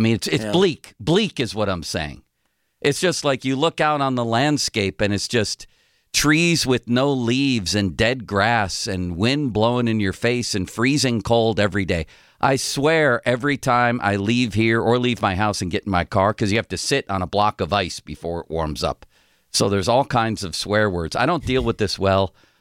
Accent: Buffalo, New York, United States; And I'm from Buffalo. I don't know if you've heard that. We used to swim naked in the lake in weather like this.

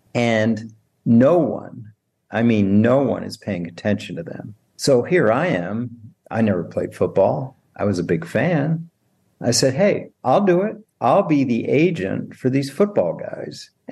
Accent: Washington, District of Columbia, United States; I mean, I grew up a huge fan. I grew up in Washington, D.C.

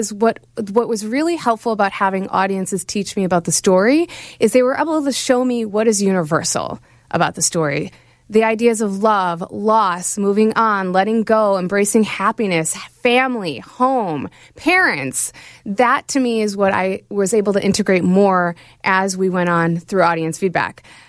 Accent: Chicago, Illinois, United States; I was writing about growing up in Chicago. So growing up in Chicago, I didn't know that, oh, it's East and West.

